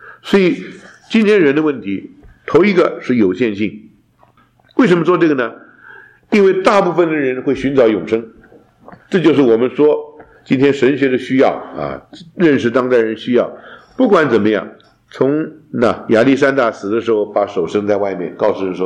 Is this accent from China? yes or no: yes; China; 我们中国人讲鸟之将死其鸣也哀，人之将亡其言也善。